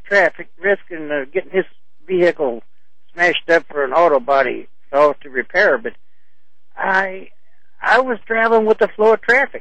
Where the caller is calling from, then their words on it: Troy, Missouri, United States; I'm from Troy, Missouri.